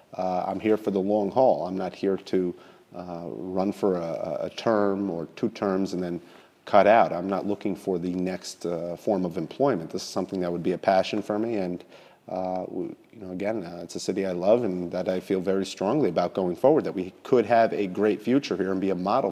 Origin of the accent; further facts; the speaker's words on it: Albany, New York, United States; The fact that I was born and raised in Albany